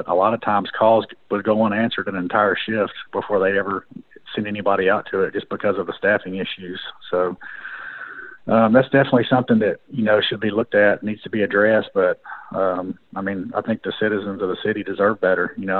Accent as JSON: {"language": "English", "town": "Nashville", "region": "Tennessee", "country": "United States", "tie": "born or raised there", "said": "I grew up in Nashville, so I'm one of the few I can say now that was part of the department that actually had ties to the community and family here."}